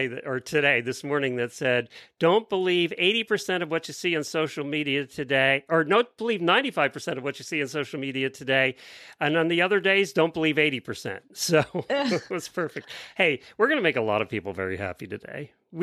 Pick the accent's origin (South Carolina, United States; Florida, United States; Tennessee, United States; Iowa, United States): Florida, United States; Ocala; from Ocala, Florida.